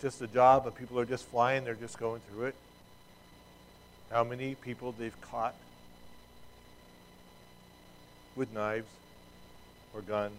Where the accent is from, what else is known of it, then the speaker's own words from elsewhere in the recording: United States; I'm wearing a political, you know, I'm an American.